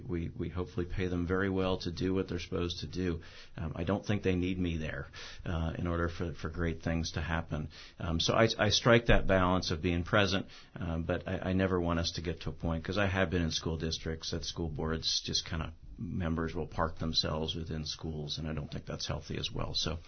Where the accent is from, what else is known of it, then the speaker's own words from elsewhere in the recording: Virginia, United States; I guess because I grew up in Northern Virginia